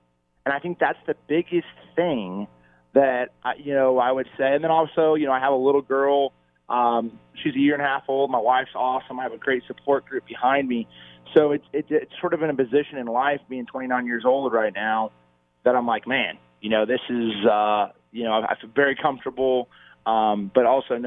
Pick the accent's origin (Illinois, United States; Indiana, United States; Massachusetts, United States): Indiana, United States; Indianapolis; So I grew up in Indianapolis, Indiana.